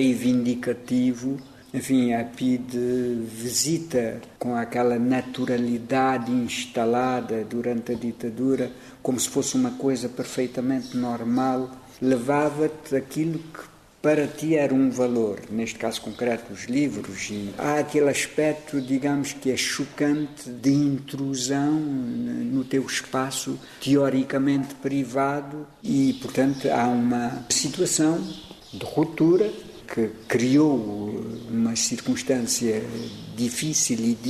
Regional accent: Cape Verde; não estávamos lá como era habitual estarmos emprestados como portugueses, mas estávamos como cabo-verdianos.

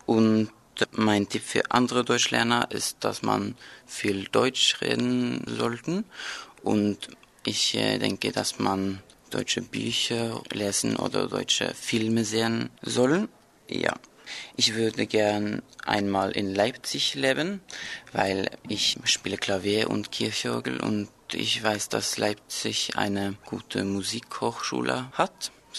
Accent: Norway; German is a second language; Ich komme aus Norwegen und ich bin in 1997 geboren.

